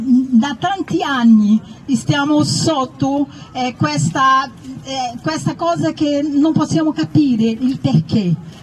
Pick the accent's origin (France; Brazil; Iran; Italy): Brazil; la ingiustizia che vive oggi il mio paese, che è il Brasile